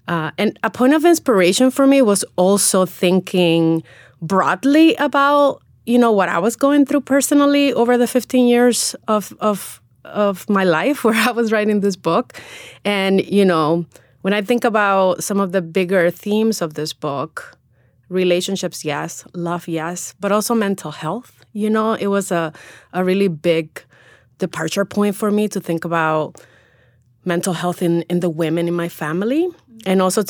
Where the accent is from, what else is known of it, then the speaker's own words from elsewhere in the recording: New York City, New York, United States; Neruda on the Park is very much rooted in my experiences as an immigrant growing up in New York City. It's also a celebration of my community, my Dominican community, both here and back in the Dominican Republic.